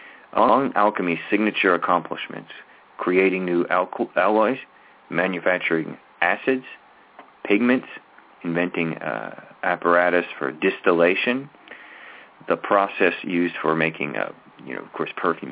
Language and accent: English; Maryland, United States; I'm familiar with Hopkins, I'm from Maryland